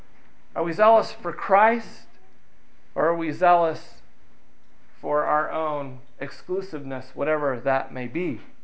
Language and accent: English; Grand Rapids, Michigan, United States; I was born in Grand Rapids, Michigan, a place that is filled with many Dutch people. And I remember as a young boy driving around and myself being at least half Dutch